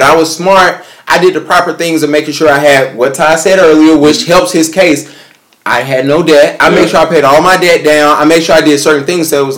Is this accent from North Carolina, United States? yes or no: yes; Huntersville, North Carolina, United States; I grew up in Huntersville, but my parents is black.